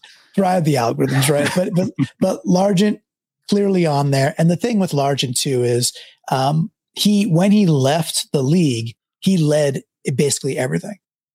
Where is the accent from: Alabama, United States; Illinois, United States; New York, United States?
New York, United States; And I grew up in Long Island in New York